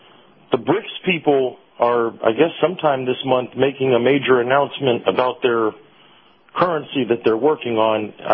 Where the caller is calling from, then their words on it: Clearwater, Florida, United States; Hello, Captain. … in Clearwater, the mayor.